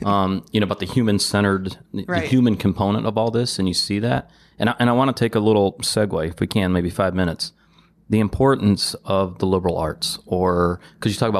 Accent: Detroit, Michigan, United States; I'm from Detroit, so nothing wrong

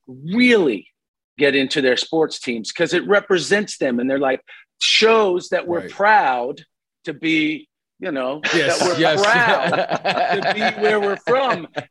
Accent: Kentucky, United States; You know, we're both from Kentucky and cities that are in some way maligned or states that you know, we're known as like hillbillies and whatnot.

